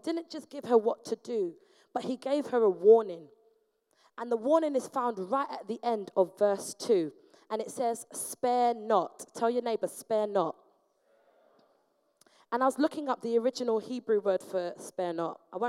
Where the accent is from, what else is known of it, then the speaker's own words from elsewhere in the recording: Hackney, London, United Kingdom; One-bedroom bungalow, similar to what I grew up in Hackney. It was like two-bedroom bungalow.